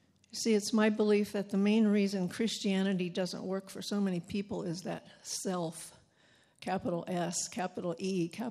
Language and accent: English; Ohio, United States; I was born and raised in Ohio in a farming community to a farming family, the first of four children, two girls and two boys. We lived on a dairy farm